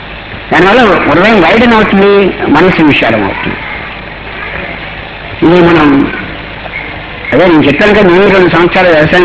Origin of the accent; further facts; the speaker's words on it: Achanta, Andhra Pradesh, India; నేను వ్యవసాయ కుటుంబంలో నుంచి వచ్చిన వాడిని. ఈ ఆచంటలో అందరూ వ్యవసాయదారులు, చాలా కష్టపడి వ్యవసాయం చేస్తారు.